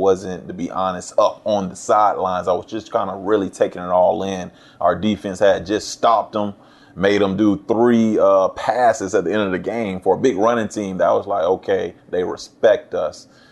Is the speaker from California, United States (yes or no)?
no; St. Augustine, Florida, United States; he actually came and ran a track meet at my hometown, St. Augustine, Florida, at our high school.